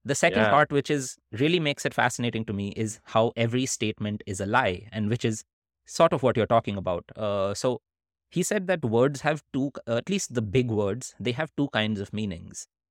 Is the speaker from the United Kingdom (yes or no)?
no; India; I am an Indian person, and most of us do this thing of studying completely things unrelated to our interests.